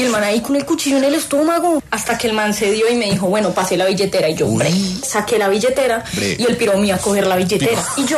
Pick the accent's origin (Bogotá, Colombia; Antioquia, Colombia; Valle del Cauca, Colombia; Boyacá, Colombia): Bogotá, Colombia; utilizando todos los poderes que me dejó mi infancia en Suba